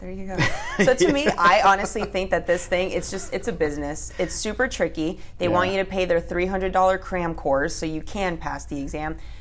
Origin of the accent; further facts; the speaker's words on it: Florida, United States; also born or lived in California; I was there until I was 5 years old and I moved to South Florida and I've been here my whole life.